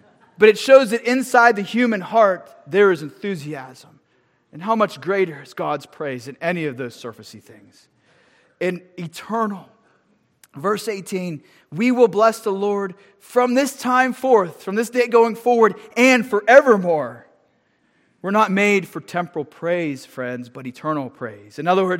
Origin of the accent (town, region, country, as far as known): Pennsylvania, United States; accent: Western Pennsylvania